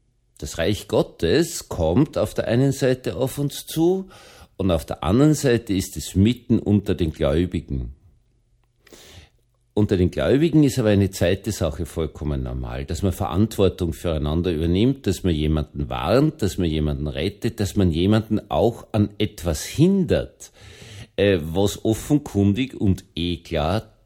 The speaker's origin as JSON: {"language": "German", "region": "Vienna", "country": "Austria", "tie": "born or raised there", "said": "ich bin in Wien im Wahnsinnsverkehr aufgewachsen."}